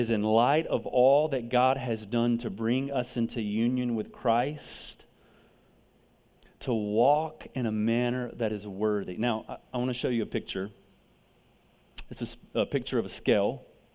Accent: Southern United States, United States; I grew up in the Bible Belt, so this is home for me.

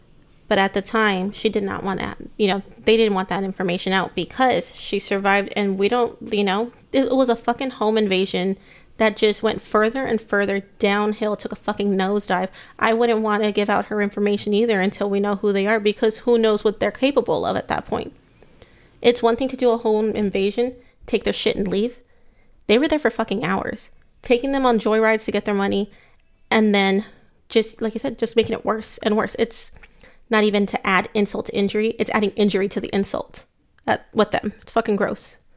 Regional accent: Texas, United States; I'm from South Texas.

